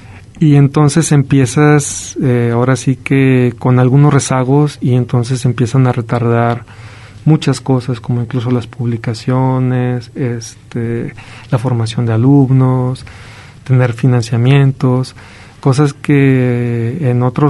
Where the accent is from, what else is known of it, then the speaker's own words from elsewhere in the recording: Autlán de Navarro, Jalisco, Mexico; also born or lived in Guadalajara; Soy de Jalisco, de Autlán de Navarro, Jalisco. Y me fui a estudiar a los 18 años a la Universidad de Guadalajara y al CUSEI. Entonces ya después, pues básicamente la zona metropolitana de Guadalajara ha sido mi hogar y creo que he pasado más años ahí